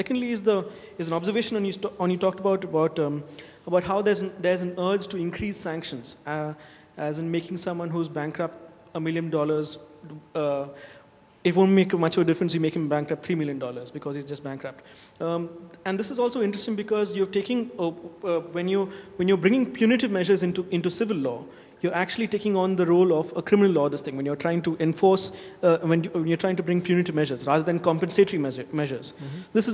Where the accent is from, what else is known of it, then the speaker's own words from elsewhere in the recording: New Delhi, Delhi, India; I'm from India, I'm from Sarai, New Delhi